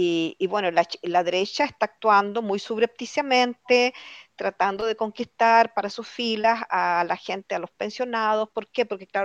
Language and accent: Spanish; Chile; now in Sweden; si bien yo vivo en Suecia, yo soy chilena y tengo bastante contacto con mi país de origen.